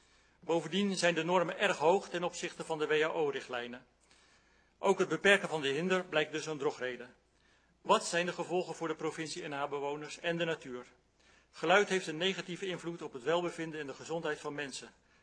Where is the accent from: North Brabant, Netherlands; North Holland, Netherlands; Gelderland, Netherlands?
Gelderland, Netherlands; Elst; ik kom uit Elst.